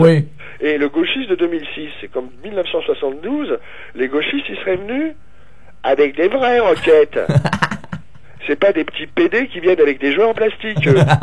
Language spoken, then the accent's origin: French; France; je suis français quand même